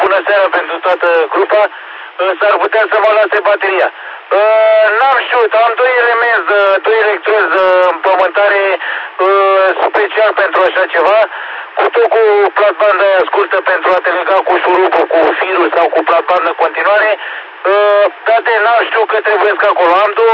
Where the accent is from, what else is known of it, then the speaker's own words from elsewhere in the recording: Pitești, Argeș, Romania; sunt de la Pitești.